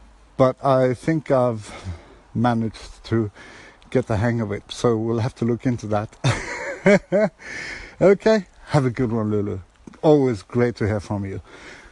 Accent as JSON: {"language": "English", "town": "Bergen", "region": "Vestland", "country": "Norway", "tie": "born or raised there", "said": "There's this Norwegian duo from my hometown, Bergen, actually, that I keep forgetting over and over."}